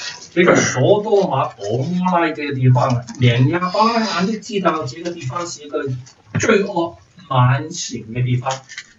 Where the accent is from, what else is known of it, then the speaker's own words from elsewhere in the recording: China; now in Canada; 我们来到这里，加拿大还是说我们是中国人，他们是外国人。